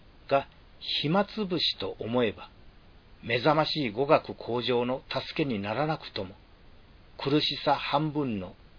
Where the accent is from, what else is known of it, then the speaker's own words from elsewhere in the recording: Wakayama, Japan; 心理学の大御所、太田芳夫教授が一緒され、僕が南紀熊野出身と知るや、随分親しくしてくれた。